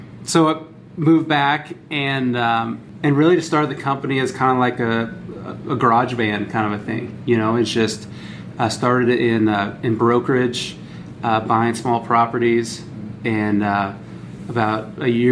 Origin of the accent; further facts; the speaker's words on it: Fort Collins, Colorado, United States; We're both born and raised in Fort Collins, both studied civil engineering at CU.